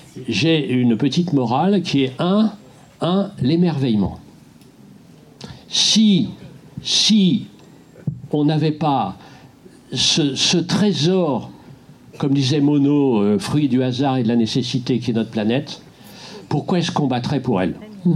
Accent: Brittany, France; Alors, chez moi en Bretagne, il n'y a pas de nappe phréatique.

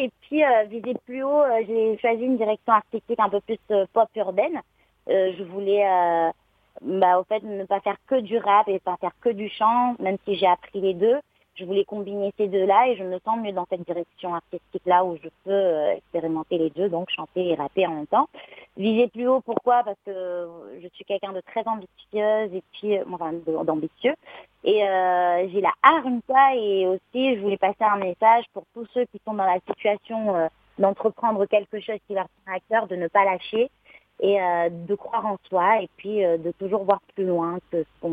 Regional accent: Réunion, France; de là où je viens de La Réunion, j'ai fait mon petit chemin

